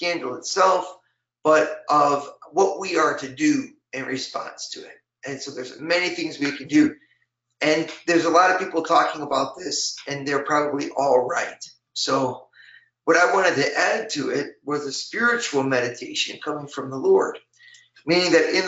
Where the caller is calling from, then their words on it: Cleveland, Ohio, United States; I'm broadcasting from Cleveland, Ohio today.